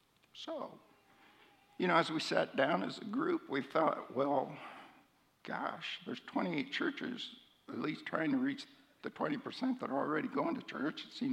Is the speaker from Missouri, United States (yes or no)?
no; Pella, Iowa, United States; And for a boy growing up in Pella, you know, that was a stretch.